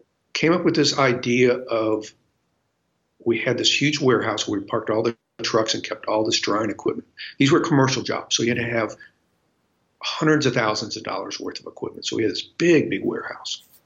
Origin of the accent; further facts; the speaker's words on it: St. Louis, Missouri, United States; Growing up in St. Louis, barbecue was a, you know, it's that noun verb thing.